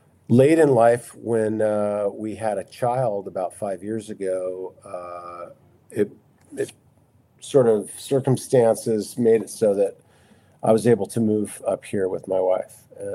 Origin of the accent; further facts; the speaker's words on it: Portland, Oregon, United States; But anyways, I grew up in Portland, Oregon, and always wanted to live in Bellingham because my grandfather had a cabin on Lummi Island.